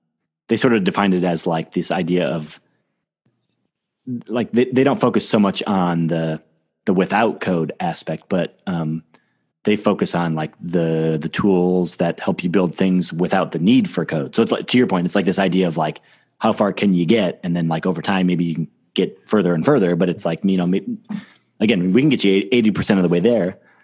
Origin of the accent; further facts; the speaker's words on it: Iowa, United States; And as like a small side tangent to that too, I'm from Iowa.